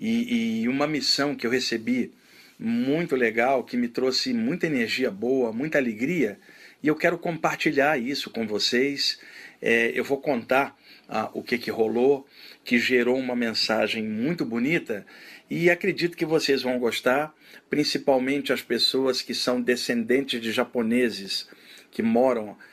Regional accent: Rio de Janeiro, Brazil; now in São Paulo, Brazil; Eu sou do Rio de Janeiro. Eu me mudei definitivamente para São Paulo em 1990. Eu já vinha a São Paulo desde 1988 fazer palestras e cursos. Eu alternava, ficava uma semana no Rio de Janeiro, onde eu morava

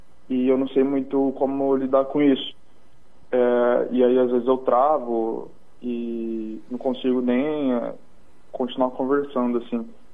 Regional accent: Araçatuba, São Paulo, Brazil; Isso, eu sou de Araçatuba.

